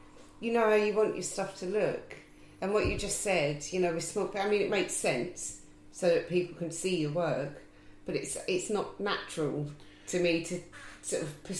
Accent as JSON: {"language": "English", "region": "South East England", "country": "United Kingdom", "said": "I'm from Surrey originally"}